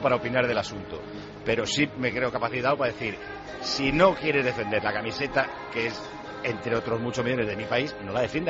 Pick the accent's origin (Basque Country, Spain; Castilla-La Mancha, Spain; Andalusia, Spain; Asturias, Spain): Asturias, Spain; yo veo a un tío con la bandera Asturias y digo, coño, de mi pueblo.